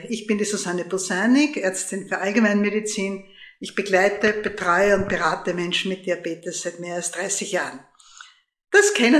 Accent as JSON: {"language": "German", "town": "Graz", "region": "Styria", "country": "Austria", "tie": "born or raised there", "said": "außerdem sitze ich nicht in meiner Orde in Steyr oder in Wien, sondern ganz woanders. Nämlich im schönen Graz, meiner Heimatstadt."}